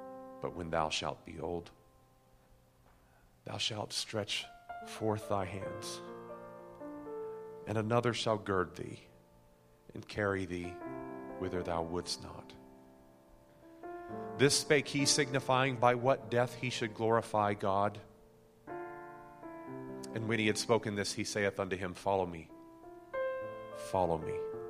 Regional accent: Seattle, Washington, United States; I'm from Seattle, and I say that with all sincerity.

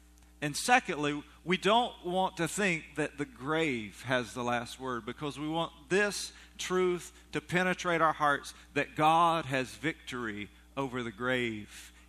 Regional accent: Batesville, Indiana, United States; and I am from Batesville, so it makes sense.

